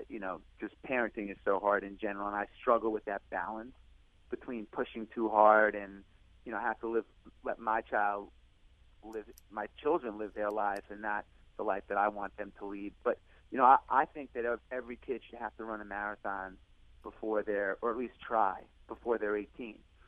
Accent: Long Island, New York, United States; I grew up in Long Island, you know, from a working-class family, but just a completely different atmosphere, loving parents, still married 60 plus years.

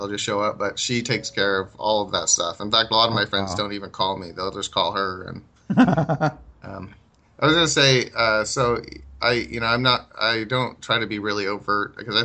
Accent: Medford, Oregon, United States; No, I grew up in Southern Oregon in a little town of like 110,000 called Medford, Oregon.

